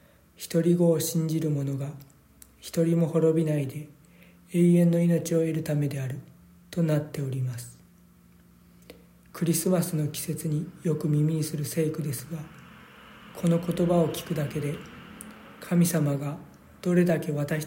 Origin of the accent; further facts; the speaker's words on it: Hyogo, Japan; 私は兵庫県出身で、小学1年生の冬、明石の教会に初めて行きました。